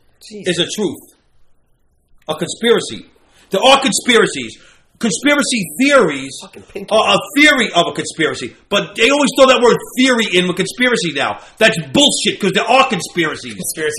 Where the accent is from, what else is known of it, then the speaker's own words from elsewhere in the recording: Forest Hills, New York, United States; I live around the Russian Jews. I'm from Forest Hills.